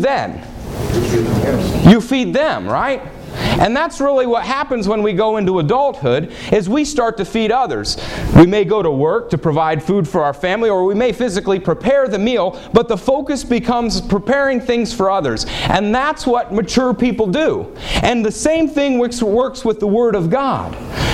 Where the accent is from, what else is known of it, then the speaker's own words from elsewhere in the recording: Dayton, Ohio, United States; I'm from the Dayton, Ohio area